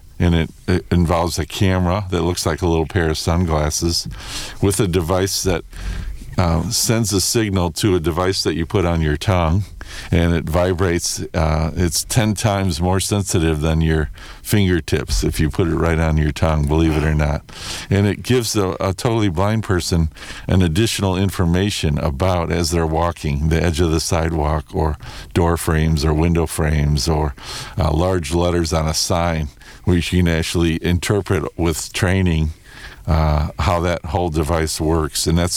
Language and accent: English; Des Plaines, Illinois, United States; Des Plaines, which is my hometown